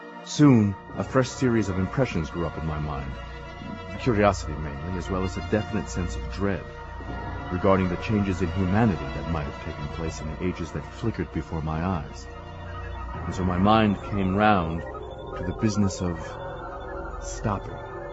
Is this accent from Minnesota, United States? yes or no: no; New York, United States; the kind that could destroy an entire vintage of grapes where I grew up in New York State in the 20th century.